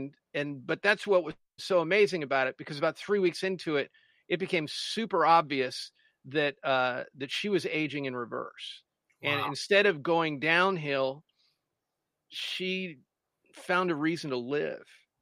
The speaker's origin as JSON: {"language": "English", "town": "Columbus", "region": "Ohio", "country": "United States", "tie": "born or raised there", "said": "I grew up in Columbus, Ohio, and we had some good radio here, but Chicago had much better radio."}